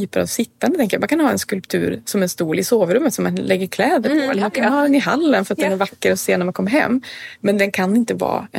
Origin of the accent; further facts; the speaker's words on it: Norrland, Sweden; och jag kommer ju från Norrland. Där är det mörkt väldigt stora delar av året.